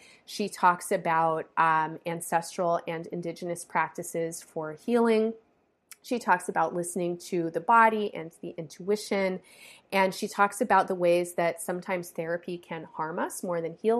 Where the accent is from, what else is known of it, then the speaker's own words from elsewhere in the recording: United States; as a descendant of Jewish people who fled persecution in Europe, I grew up in the United States.